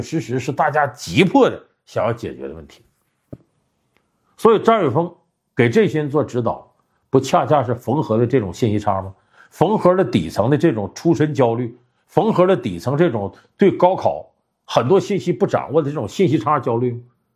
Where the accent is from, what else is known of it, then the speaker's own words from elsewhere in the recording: Heilongjiang, China; born there; 那如果我不是生在黑龙江一个小县城，我就是北京人